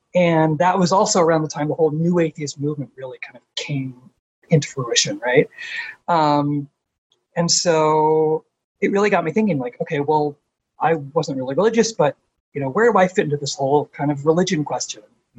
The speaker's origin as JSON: {"language": "English", "town": "Seattle", "region": "Washington", "country": "United States", "tie": "born or raised there", "said": "I grew up in Seattle, which is where I am right now, actually, because of the whole COVID stuff. I'm in Seattle. I grew up here in the 80s"}